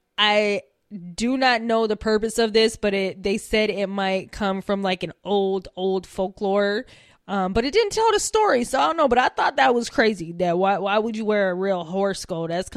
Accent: Utah, United States; because I'm from Utah

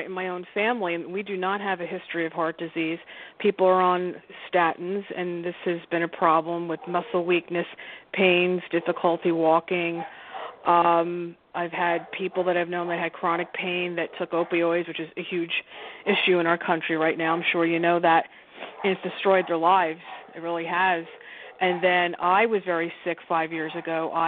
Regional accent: Newark, New Jersey, United States; I'm originally from North Newark, New Jersey, and that's a real old term that Italians use. I'm an American Italian.

